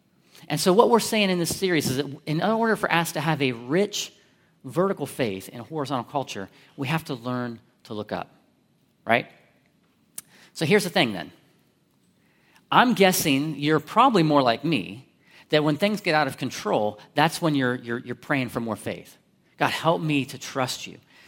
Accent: Columbus, Ohio, United States; So listen, I grew up in Columbus, so I never had little town festivals. The only thing we had was the Ohio State Fair

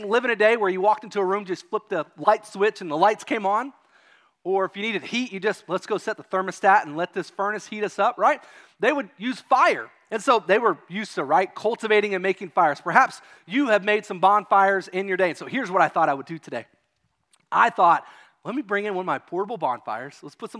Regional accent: Kentucky, United States; Now, I grew up in Kentucky, and we had some wood-burning stoves in our house

